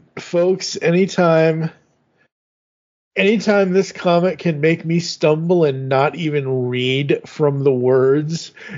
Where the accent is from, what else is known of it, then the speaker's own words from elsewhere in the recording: Boston, Massachusetts, United States; as a lifelong, born and bred in Boston, Massachusetts, Red Sox fan